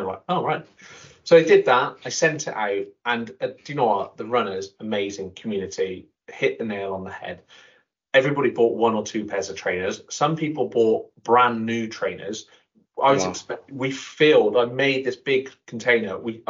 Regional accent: South West England, United Kingdom; accent: West Country; we're obviously from the West Country, as you can probably tell by my accent.

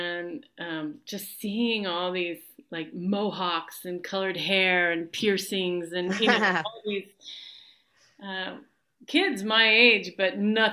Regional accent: Augusta, Kansas, United States; also born or lived in Pittsburg, Kansas; I was born in Pittsburgh, Kansas, and moved around a little bit, landed in Augusta, Kansas for fifth grade, and I graduated from Augusta High School.

